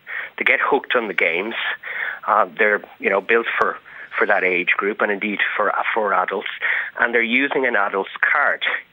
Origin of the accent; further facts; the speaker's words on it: Ireland; now in Spain; I'm from Temple Oak, but I've lived here 22 years.